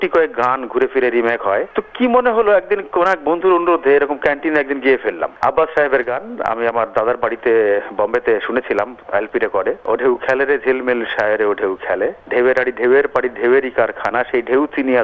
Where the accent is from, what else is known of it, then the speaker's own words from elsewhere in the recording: West Bengal, India; ছোটবেলা থেকে আমার বাড়ি ইন্দো বাংলাদেশ বর্ডারে, পশ্চিমবঙ্গের মধ্যেই পড়ে, একেবারে দক্ষিণবঙ্গ।